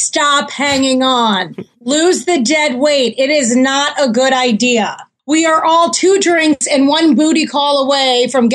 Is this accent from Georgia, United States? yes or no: no; Farmingdale, New York, United States; now in Los Angeles, United States; And it's funny, everyone out here in LA refers to it as that island I come from.